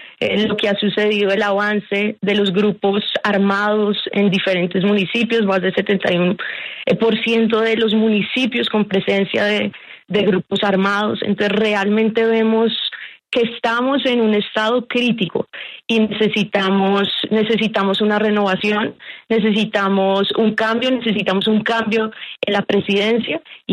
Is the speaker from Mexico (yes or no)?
no; Colombia; Y pues realmente creo que es una riqueza que tenemos como colombianos.